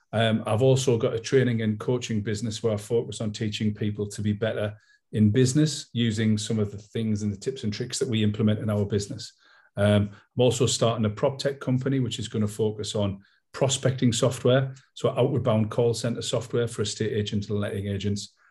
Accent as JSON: {"language": "English", "region": "North East England", "country": "United Kingdom", "said": "I'm from the County Durham, Northeast England, very much working class and proud."}